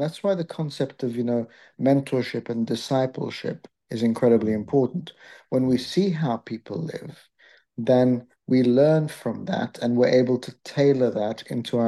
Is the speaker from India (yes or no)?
no; Australia; also born or lived in Egypt; now in United Kingdom; I myself was born in Egypt, but grew up in Australia. I've been here for 30 years.